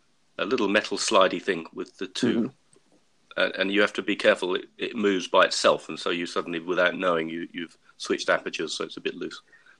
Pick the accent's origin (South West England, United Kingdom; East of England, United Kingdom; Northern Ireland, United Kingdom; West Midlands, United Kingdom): East of England, United Kingdom; Great Yarmouth; No, not far away from Great Yarmouth. I was born at Great Yarmouth. Is my hometown. That's where I was born.